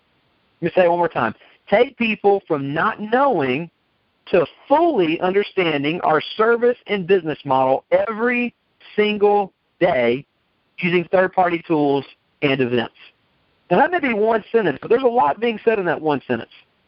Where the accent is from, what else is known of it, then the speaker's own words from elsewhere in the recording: Texas, United States; I live in Alabama and I was born and raised in Texas.